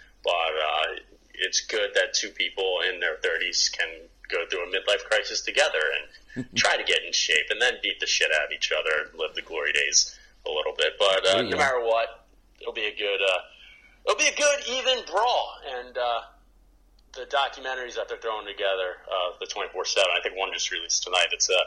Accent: Morgantown, West Virginia, United States; It's in Morgantown, my hometown.

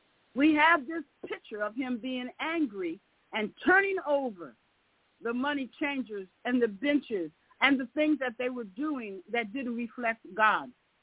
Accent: United States; I knew where I grew up in America, we used to have little city centers.

